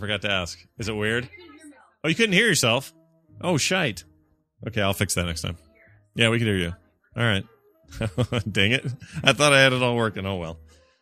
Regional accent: Tujunga, California, United States; I grew up in Sundland, Tahunga area, and winced when you mispronounced it.

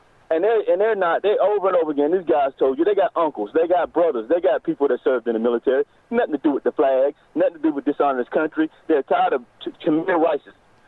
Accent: North Carolina, United States; So I'm from North Carolina.

